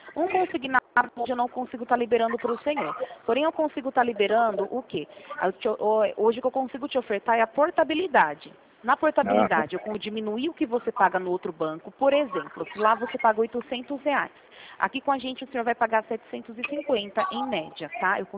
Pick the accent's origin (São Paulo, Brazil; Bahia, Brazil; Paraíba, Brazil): São Paulo, Brazil; Rio Claro; Eu sou daqui de Rio Claro mesmo